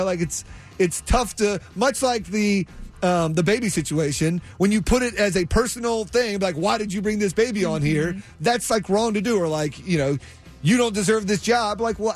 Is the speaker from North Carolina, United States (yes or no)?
yes; North Carolina, United States; Like, I grew up with it around me. I'm from North Carolina.